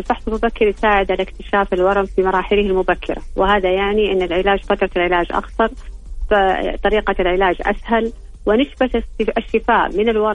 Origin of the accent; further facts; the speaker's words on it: Saudi Arabia; عندنا حسب اللي موجود عندنا في السعودية نبدأ من سن 40 عادة